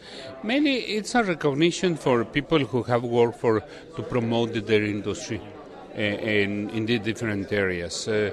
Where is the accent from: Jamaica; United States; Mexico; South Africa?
Mexico; because I'm Mexican, I'm from Mexico.